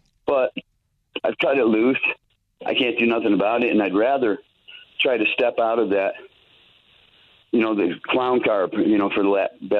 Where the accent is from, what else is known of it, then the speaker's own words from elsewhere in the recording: Blue Island, Illinois, United States; I never dreamt that there, you know, that I was a kid from Blue Island.